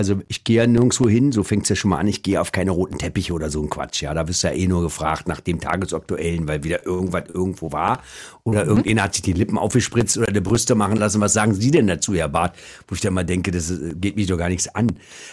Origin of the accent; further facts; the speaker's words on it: Stuttgart, Baden-Württemberg, Germany; das ist für mich auch als Stuttgarter uninteressant. Mich interessiert nicht, was in Köln abläuft, wenn ich in Stuttgart lebe.